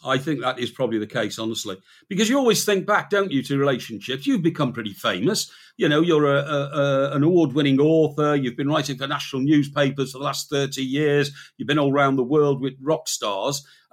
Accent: Chester, North West England, United Kingdom; moved away as an adult; also born or lived in Newcastle / Birmingham / London / Manchester; And then I decided that I had to leave my hometown, Chester, to start my career in journalism properly. And I went to Newcastle and then Birmingham and London, Manchester and New York and everywhere else.

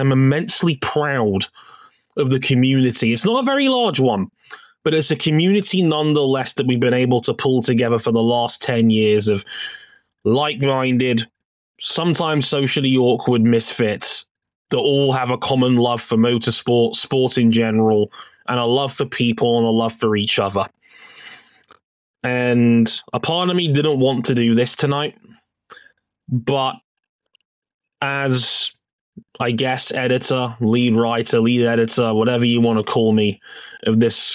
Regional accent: United Kingdom; I'm a Brit.

